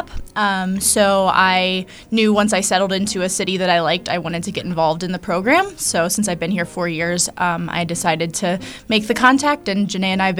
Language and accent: English; Cincinnati, Ohio, United States; now in Pittsburgh, United States; Originally, I'm from Cincinnati, and I've been living in Pittsburgh for 4 years now, working at Beth Shalom Early Learning Center in Squirrel Hill.